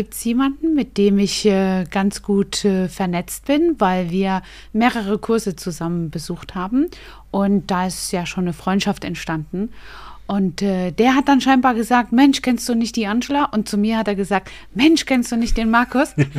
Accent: Germany; now in Dubai, United Arab Emirates; ich komme aus Deutschland, bin jetzt seit 2 Jahren hier in Dubai

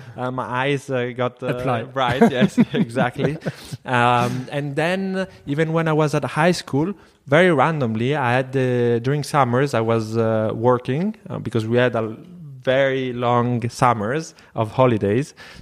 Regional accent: Rome, Lazio, Italy; moved away as an adult; also born or lived in Veneto; I grew up in Rome with my mom, so I've always been in between Rome and the northern part of Italy. And then from Rome, where I ended my high school, journey, I went to Spain directly.

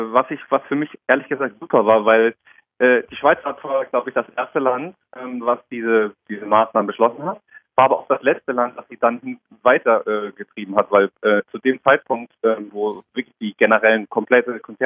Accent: Darmstadt, Hesse, Germany; now in Karlsruhe, Germany; Von meiner Heimatstadt Darmstadt ist es schon eher eine Großstadt.

